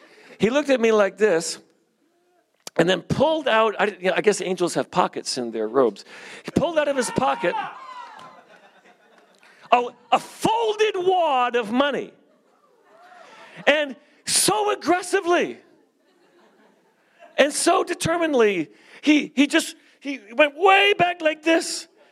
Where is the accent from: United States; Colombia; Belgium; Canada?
Canada; I never had a gun. I'm Canadian, you know.